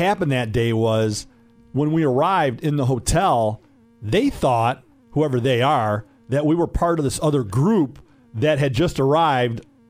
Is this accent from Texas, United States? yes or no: no; Detroit, Michigan, United States; We're from Metro Detroit.